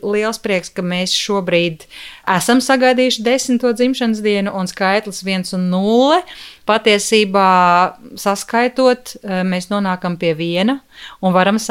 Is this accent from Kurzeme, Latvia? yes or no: no; Rēzekne, Latgale, Latvia; jo es nāku no Rēzeknes, esmu dzīmusi Rēzeknē, gājusi skolā šeit un dzīvojusi līdz saviem jaunības gadiem.